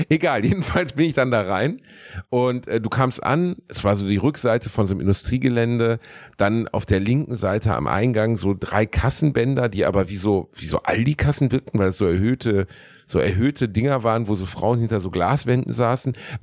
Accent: Gelsenkirchen, North Rhine-Westphalia, Germany; Ich komme aus Gelsenkirchen, da gab es keinen Club.

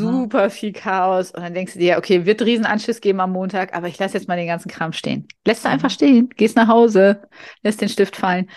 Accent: Germany; so als Deutsche

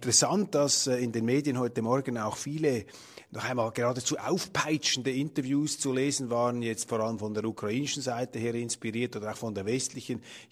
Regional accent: Switzerland; also nicht bei uns in der Weltwoche, aber bei uns in der Schweiz, bei uns haben sie das Gegenteil gelesen

